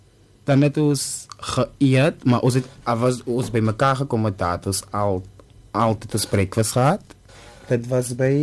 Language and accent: Afrikaans; Simondium, Western Cape, South Africa; Ek is van Simondium, op Plaisir woon ek.